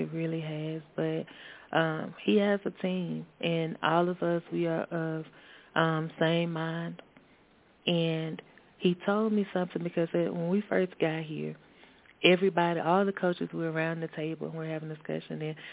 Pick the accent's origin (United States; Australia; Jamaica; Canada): United States; Mississippi; I am, yep. I am from the Mississippi Delta area.